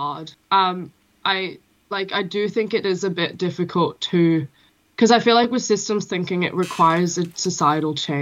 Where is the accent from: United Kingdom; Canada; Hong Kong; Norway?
Norway; also born or lived in Melbourne, Australia; I grew up in two countries, mainly Norway, and I also grew up a bit in Melbourne, in Australia. So my accent's a bit funny.